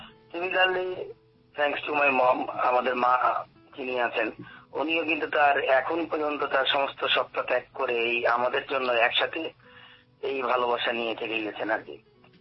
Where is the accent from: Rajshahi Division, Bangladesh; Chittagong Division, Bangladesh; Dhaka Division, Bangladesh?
Rajshahi Division, Bangladesh; Rajshahi; আমার দেশের বাড়িও রাজশাহীতে